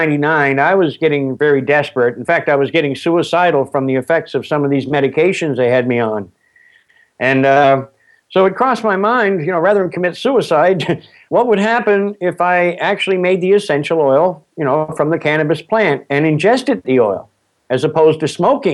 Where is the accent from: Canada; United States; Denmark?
Canada; Springhill, Nova Scotia; born there; Yes, I was born just outside of Spring Hill, Nova Scotia. You know, it's right out on the east coast of Canada.